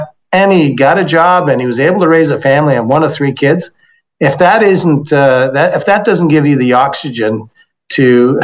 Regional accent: Saint-Lambert, Quebec, Canada; I grew up in Quebec, as you mentioned, Saint-Lambert, on the south shore of Montreal

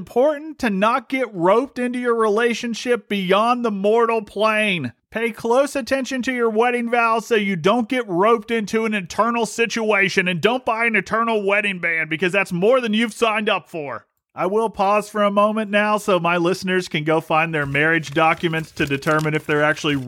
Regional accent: Ohio, United States; they would discover that I'm actually from Ohio.

